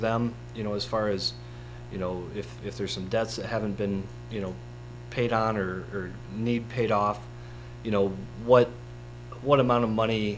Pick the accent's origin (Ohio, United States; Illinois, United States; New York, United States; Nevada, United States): Illinois, United States; Fulton; now in Comanche, United States; I knew enough people in this area growing up in Fulton. I live in Comanche. You know, I work in Clinton.